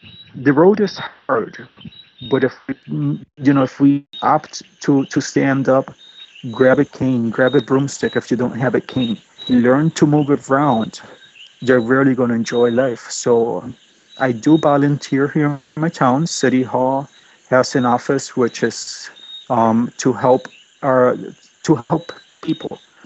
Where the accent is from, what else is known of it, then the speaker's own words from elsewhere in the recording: Puerto Rico; It's a two-hour flight from Miami International Airport to San Juan International Airport. San Juan is our capital city.